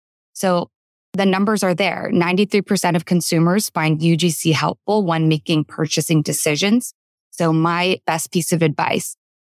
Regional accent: United States; I am a woman, and I'm also a minority. I am Korean American.

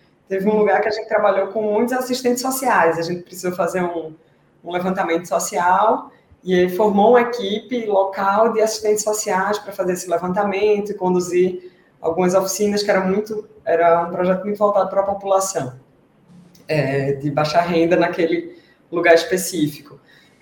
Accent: Pernambuco, Brazil; also born or lived in Barcelona; now in São Paulo, Brazil; porque a gente saiu de Pernambuco, foi para Barcelona, né, sempre capitais, né, muito urbanas, veio para São Paulo, a mais urbana de todas

